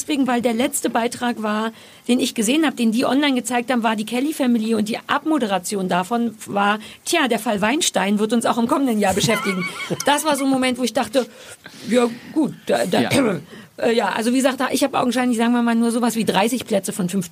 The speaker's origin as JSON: {"language": "German", "region": "Berlin", "country": "Germany", "said": "Weil als Berliner und als Ossi sage ich Käse."}